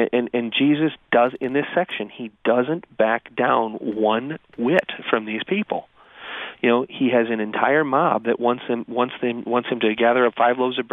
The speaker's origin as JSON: {"language": "English", "town": "Edwardsville", "country": "United States", "tie": "born or raised there", "said": "but I grew up in Edwardsville."}